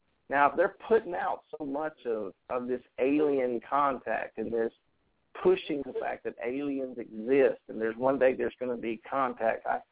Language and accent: English; Auburn, United States; we met when I first came back to Auburn, my hometown area.